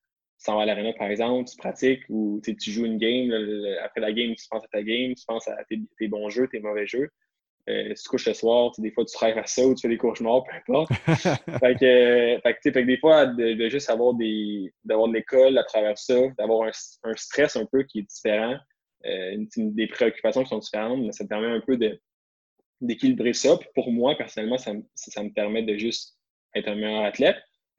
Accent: Quebec City, Quebec, Canada; moi, je viens de Québec.

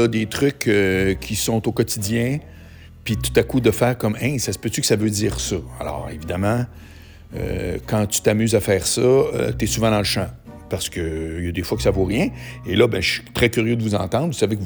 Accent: Charlesbourg, Quebec, Canada; à deux coins de rue de chez nous, à Charlebourg

